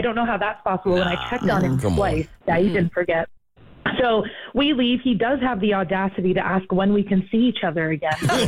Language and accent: English; Maine, United States; I'm originally from Maine, so I have a 207 area code.